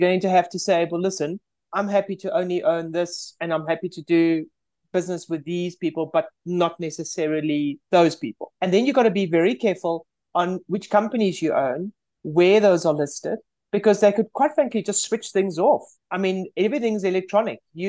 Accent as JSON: {"language": "English", "country": "South Africa", "said": "as a South African"}